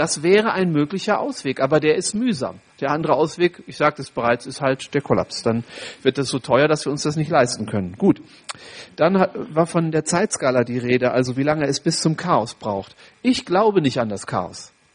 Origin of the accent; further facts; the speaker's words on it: Oldenburg, Lower Saxony, Germany; Wir haben in Oldenburg, da wo ich herkomme, gerade den Kasus, dass ein Landschaftsschutzgebiet aufgelöst wird